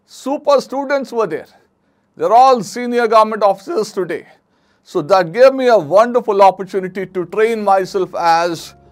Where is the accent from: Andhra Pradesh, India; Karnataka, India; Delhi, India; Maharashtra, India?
Andhra Pradesh, India; Visakhapatnam; My father being a government officer, I had to go around the state. And so, I was never in one place for more than 3-4 years.